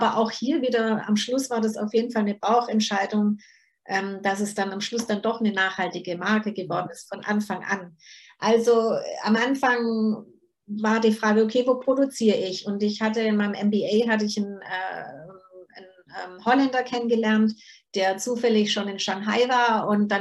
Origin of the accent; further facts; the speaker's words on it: Germany; ich bin froh, dass ich in Deutschland aufgewachsen bin